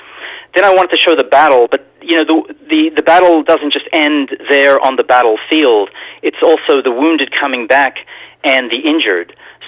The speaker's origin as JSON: {"language": "English", "country": "Australia", "tie": "born or raised there", "said": "And I grew up in Australia, where there were many European immigrants, all talking about their experiences in the war"}